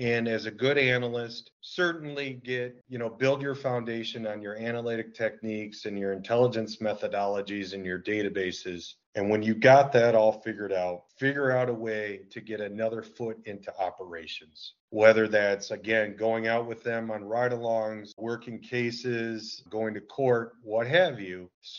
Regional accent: Wisconsin, United States; So where I grew up in Wisconsin, the creator and developer of Dungeons and Dragons lived close by.

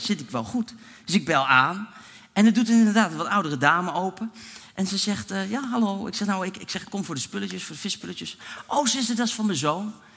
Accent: Netherlands; natuurlijk, ik ben een echte Hollander, dus ik ga voor de goedkoopste optie

